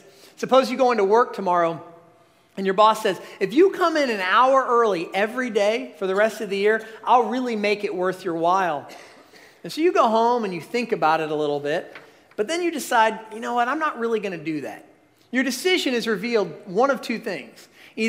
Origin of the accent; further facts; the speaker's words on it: Indiana, United States; You know, we're from Indiana. Our idea of a ledge is at Brown County.